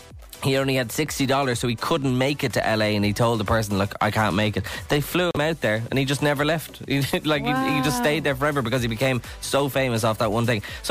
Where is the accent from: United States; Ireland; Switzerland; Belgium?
Ireland; To a point. We're not great at that as Irish people.